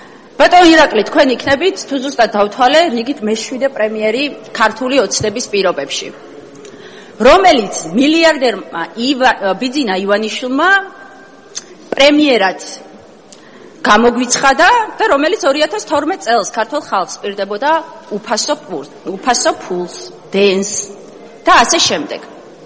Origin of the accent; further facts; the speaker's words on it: Zugdidi, Samegrelo-Zemo Svaneti, Georgia; თავდაცვის პოსტზე წარდგენილი არის ჩემი მშობლიური ქალაქიდან ირაკლი ჩიქოვანი. და მთელი ამ იმის განმავლობაში მეკითხებოდნენ, რომ როგორ შეაფასებ ირაკლი ჩიქოვანის ზუგდიდის მაჟორიტარობას.